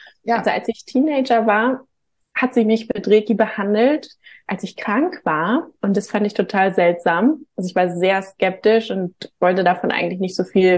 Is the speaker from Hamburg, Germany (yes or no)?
yes; Hamburg, Germany; born there; Komme auch gebürtig aus Hamburg